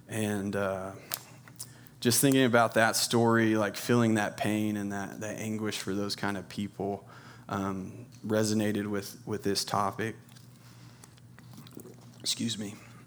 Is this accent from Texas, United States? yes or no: yes; Texas, United States; born there; accent: Texan twang; I was born in Texas, so if you hear some twang and some y'alls, that's why.